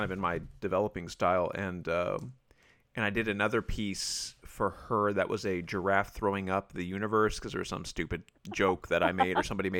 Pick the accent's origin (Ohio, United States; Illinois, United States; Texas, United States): Texas, United States; North Richland Hills; like, yeah, I'm from North Richland Hills. And my wife is like, they don't know where that is. Like, just say Fort Worth.